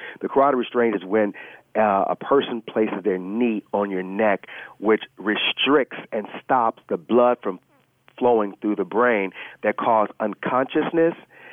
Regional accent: Los Angeles, California, United States; when I grew up in Los Angeles in Watts.

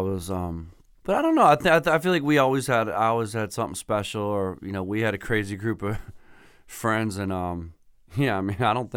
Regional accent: Philadelphia, Pennsylvania, United States; I grew up in Center City in Philadelphia. And so I grew up right near this street called South Street, right?

